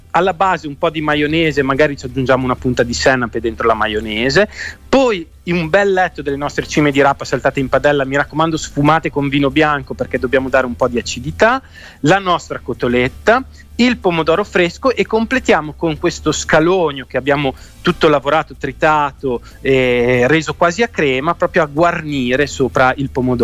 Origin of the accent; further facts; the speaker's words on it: Modena, Emilia-Romagna, Italy; Scusate, ma essendo che io sono di Modena, io non uso né il pollo né il vitello